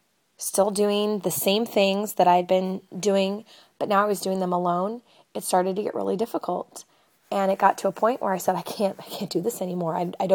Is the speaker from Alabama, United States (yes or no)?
no; Fresno, California, United States; where I came from California, in the middle, it's not a small town, but I love this place.